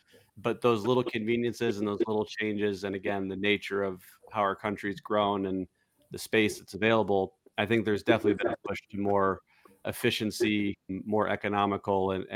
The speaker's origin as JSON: {"language": "English", "region": "Minnesota", "country": "United States", "tie": "born or raised there", "said": "I grew up in Minnesota. There's really not a lot there."}